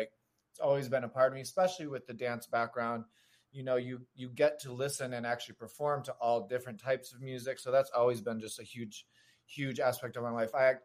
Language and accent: English; Detroit, Michigan, United States; So I grew up in Detroit, Metro Detroit, Michigan area, where I trained at a competitive dance studio.